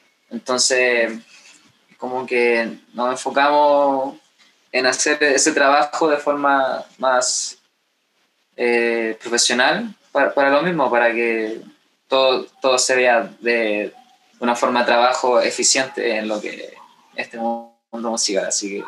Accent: Santiago, Santiago Metropolitan Region, Chile; Somos de Santiago de Chile, así que fuimos a Valparaíso a mostrar nuestra música por primera vez.

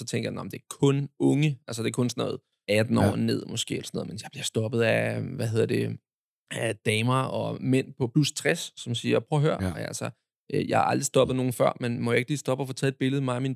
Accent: Glostrup, Capital Region of Denmark, Denmark; Jeg er født og opvokset i Glostrup.

